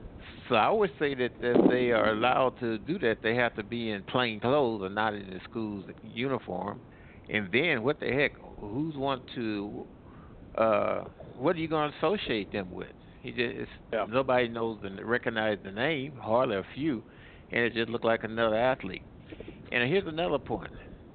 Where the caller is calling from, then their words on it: Midwest, United States; I'm calling from the Midwest.